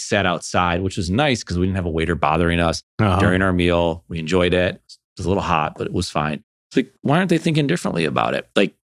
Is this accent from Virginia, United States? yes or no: no; Buffalo, New York, United States; I'm from Buffalo.